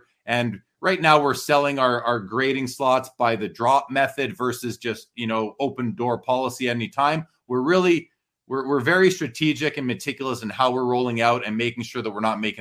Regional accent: Winnipeg, Manitoba, Canada; now in Calgary, Canada; Yeah, I'm from Winnipeg originally.

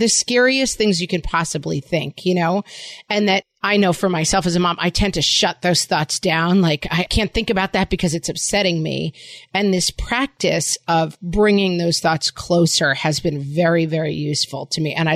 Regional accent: Ireland; I'm Irish.

